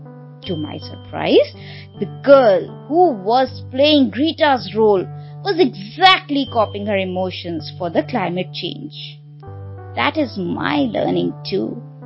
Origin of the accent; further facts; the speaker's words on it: Delhi, India; I'm an English teacher from Delhi, India.